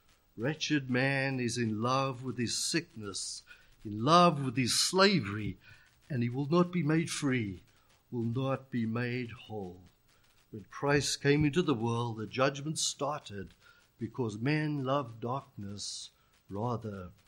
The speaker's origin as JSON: {"language": "English", "region": "KwaZulu-Natal", "country": "South Africa", "tie": "born or raised there", "said": "I grew up in Zululand, which is KwaZulu-Natal, on the north coast of South Africa. And it's a hot and very humid climate where I grew up."}